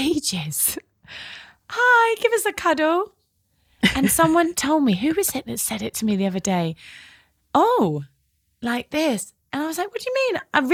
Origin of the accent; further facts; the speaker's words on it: South West England, United Kingdom; And I'm from Devon and it's very safe.